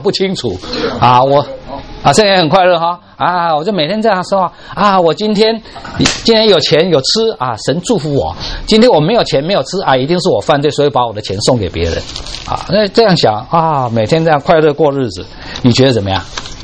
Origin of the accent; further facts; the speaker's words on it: Taiwan; 我们台湾话 开车叫塞车啊